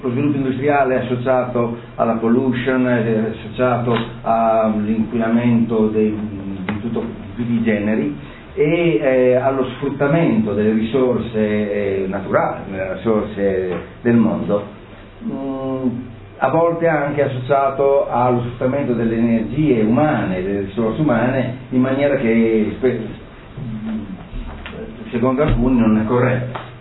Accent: Bologna, Emilia-Romagna, Italy; also born or lived in Africa; ho 64 anni, sono bolognese e ho vissuto per diversi anni, diciamo una quindicina d'anni in Africa

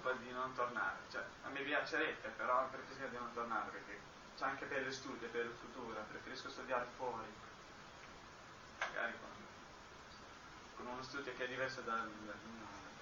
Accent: Syria; now in Bologna, Italy; io vengo dalla Siria, ho 16 anni e studio qua a Bologna, faccio liceo scientifico.

